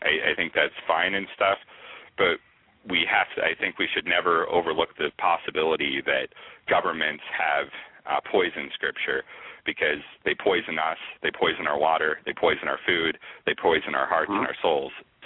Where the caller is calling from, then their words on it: Denver, Colorado, United States; Denver, Colorado.